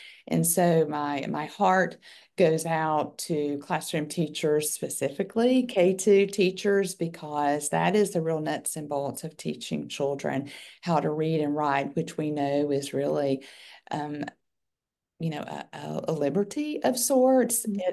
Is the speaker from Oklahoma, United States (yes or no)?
no; Georgia, United States; now in Pensacola, United States; So I recently moved to Pensacola, Florida, about 6 months ago. And so I grew up in Georgia.